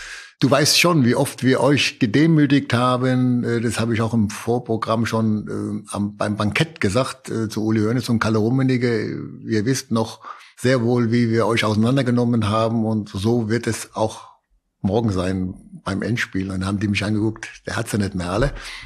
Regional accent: Dossenheim, Baden-Württemberg, Germany; ich komme ja aus Dossenheim auch und meine Onkels haben bei uns immer mit mir Fußball gespielt, schon mit 3, 4, 5 Jahren im Hof oder auch auf der Hauptstraße, da wo mein Elternhaus ist

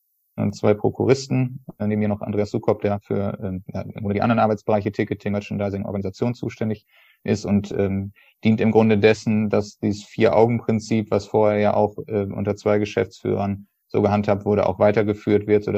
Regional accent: North Rhine-Westphalia, Germany; bin so dann glücklicherweise im Sommer 2020 wieder hier in meiner Heimatregion beruflich wie privat im OWL gelandet

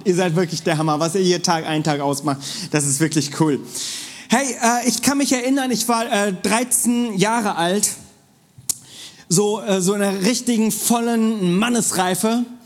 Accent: South Korea; Und bin ursprünglich Koreaner

